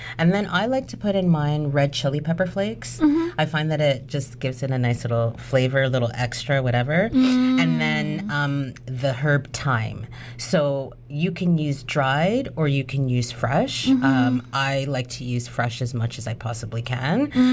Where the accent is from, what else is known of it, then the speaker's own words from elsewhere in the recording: Toronto, Ontario, Canada; because I was born in Canada, I was born in Toronto. You know, my parents are Jamaican immigrants, but I was raised in this country. So I was raised with other nationalities and stuff like that.